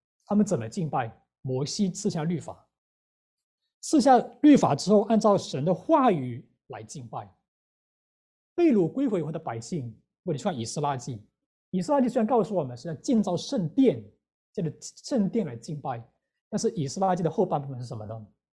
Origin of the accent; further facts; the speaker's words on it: Wenzhou, Zhejiang, China; 我是温州人